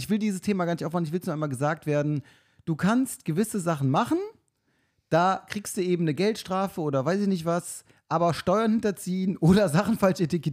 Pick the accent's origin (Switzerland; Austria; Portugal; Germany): Germany; Rhineland; Ich als Rheinländer